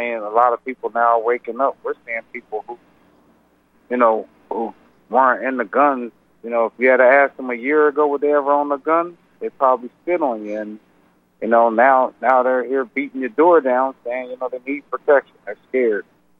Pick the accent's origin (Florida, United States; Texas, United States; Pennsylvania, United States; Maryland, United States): Pennsylvania, United States; Chester; I'm from Chester, Pennsylvania. Born and raised here the majority of my life.